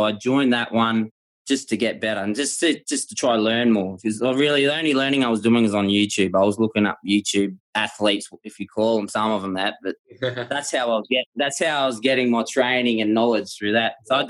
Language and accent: English; Brisbane, Queensland, Australia; I'm born and bred in Brisbane, been here for 34 years now.